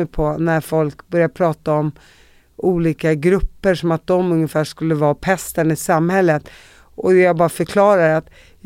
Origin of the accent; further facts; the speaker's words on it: Uppsala, Uppsala County, Sweden; för jag växte upp i Uppsala.